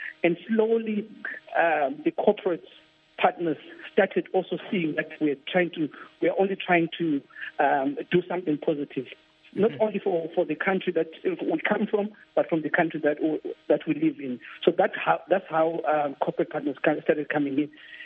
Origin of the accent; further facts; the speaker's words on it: Zimbabwe; sometimes some of my fellow countrymen would hype that they are Zimbabweans.